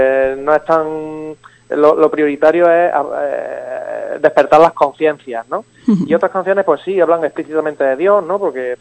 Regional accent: Puente Genil, Andalusia, Spain; Yo soy de Puente Genil

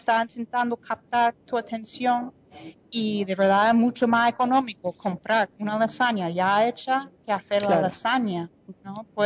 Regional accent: New Jersey, United States; Spanish is a second language; Soy de New Jersey, pero me enamoré gracias a ella.

